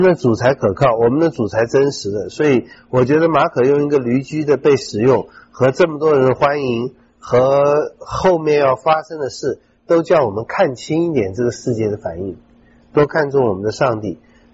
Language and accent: Chinese; Taiwan; 尤其我们在台湾长大的人，我觉得不太多